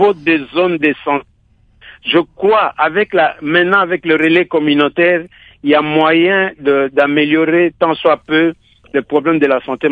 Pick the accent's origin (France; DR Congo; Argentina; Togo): DR Congo